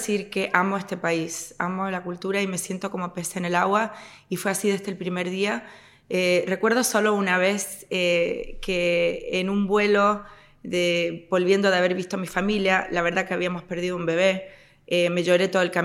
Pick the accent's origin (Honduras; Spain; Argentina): Spain; me crié en España con un padre canario, una madre norteamericana, algo bastante particular, y los dos me enseñaron las dos culturas